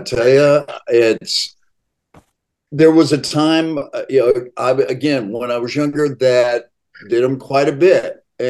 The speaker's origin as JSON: {"language": "English", "region": "Michigan", "country": "United States", "tie": "born or raised there", "said": "Growing up in Michigan and going to the Upper Peninsula"}